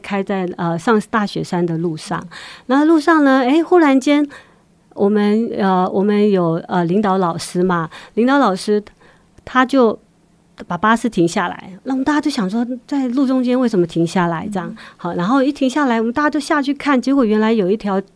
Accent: Taiwan; 所以这个大自然的环境在那里其实是很值得我们自己身为台湾人也很值得去了解的。

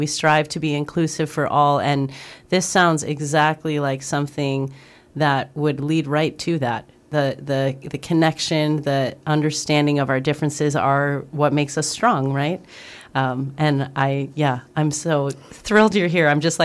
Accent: Midwest, United States; I'm from the Midwest, yo.

